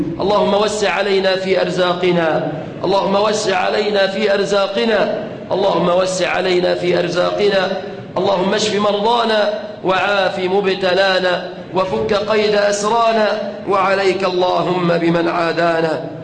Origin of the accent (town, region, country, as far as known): Egypt